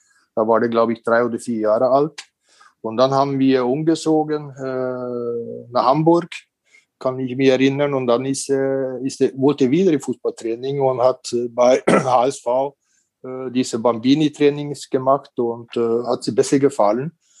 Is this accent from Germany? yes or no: no; Norway; Und in Norwegen, in diesen Zeiten, wo ich aufgewachsen bin, war viel Schnee.